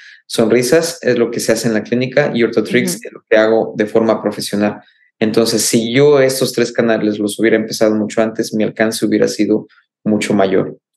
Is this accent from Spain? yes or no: no; Oaxaca, Mexico; now in Austin, United States; yo soy de Oaxaca y tenemos una guelaguetza en Austin